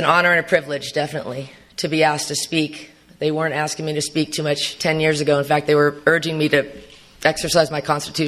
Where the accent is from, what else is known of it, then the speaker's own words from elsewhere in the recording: Arcadia, United States; I was raised in Arcadia and, you know, I have a great family